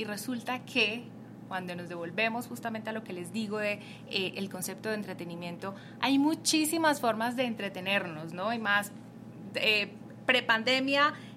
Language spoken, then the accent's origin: Spanish; Colombia; now in Mexico; en mi caso, que soy colombiana viviendo en México